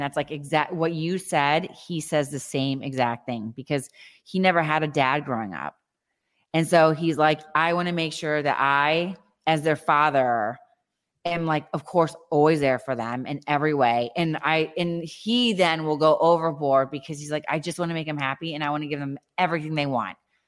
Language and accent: English; Ohio, United States; I grew up in Ohio. I didn't have money. I started working when I was 14.